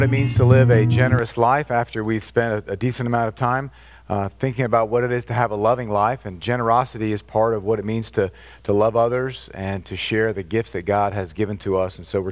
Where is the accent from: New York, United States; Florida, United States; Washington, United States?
Florida, United States; Orlando; And as a kid growing up in Orlando, where whenever the space shuttle launched, we literally went outside